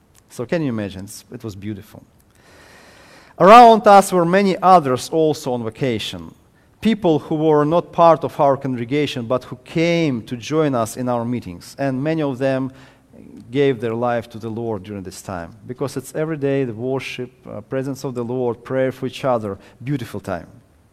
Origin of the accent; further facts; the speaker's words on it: Ukraine; moved away; I came from Ukraine. I lived many years in Ukraine, in past communist country.